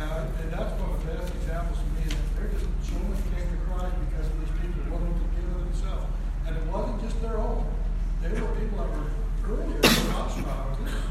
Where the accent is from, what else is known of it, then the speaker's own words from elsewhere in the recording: Oregon, United States; And I'm from Oregon, and our church supports an indigenous work in Sri Lanka.